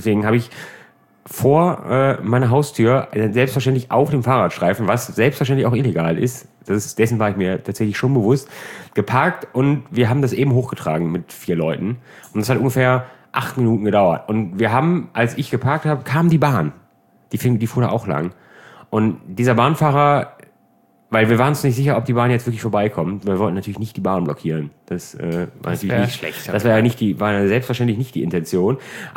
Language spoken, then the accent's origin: German; Norf, North Rhine-Westphalia, Germany; Ich komme aus Norf tatsächlich.